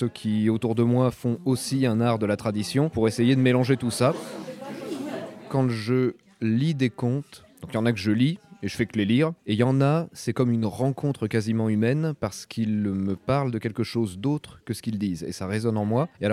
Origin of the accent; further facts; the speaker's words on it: Louverné, Pays de la Loire, France; En fait, je viens de Mayenne à la base. J'ai grandi à Louverney et c'est à Rennes que j'ai rencontré l'art du conte et sa transmission.